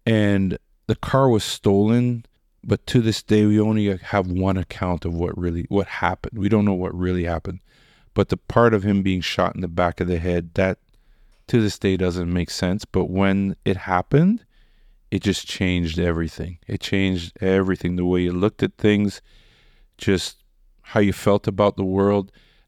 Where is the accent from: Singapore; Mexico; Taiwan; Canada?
Canada; Mississauga, Ontario; but as a child from a racialized community growing up in Mississauga, it was tough.